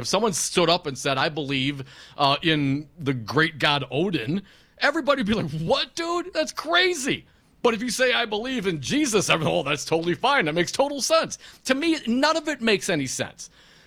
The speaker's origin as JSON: {"language": "English", "region": "Sicily", "country": "Italy", "said": "being the Sicilian that I am, growing up in the Catholic faith."}